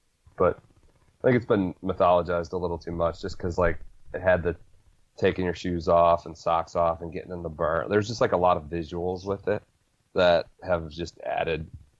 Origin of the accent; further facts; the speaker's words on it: Ohio, United States; I'm from Northeast Ohio. I know about his roots.